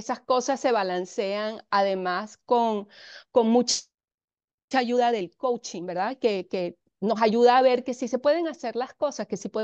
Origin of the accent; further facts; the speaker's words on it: Caracas, Capital District, Venezuela; moved away as an adult; also born or lived in Mexico; now in Tampa, United States; yo soy mexicana, pero me crecí en Caracas, Venezuela, y tengo en Tampa más de 35 años. Vine primero a los Estados Unidos a estudiar